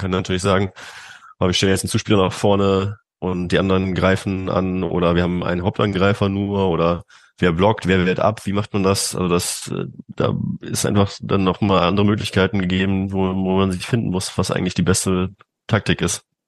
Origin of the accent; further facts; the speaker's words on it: Cologne, North Rhine-Westphalia, Germany; Also ich bin aus Köln